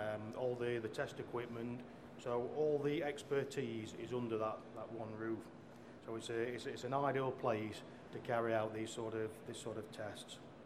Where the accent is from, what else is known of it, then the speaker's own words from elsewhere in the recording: United Kingdom; Obviously, you'll have picked up from my accent, I'm from the UK.